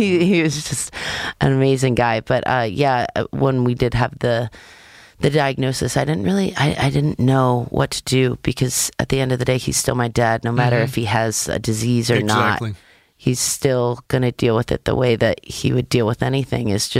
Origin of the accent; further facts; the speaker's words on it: Maryland, United States; I'm from Maryland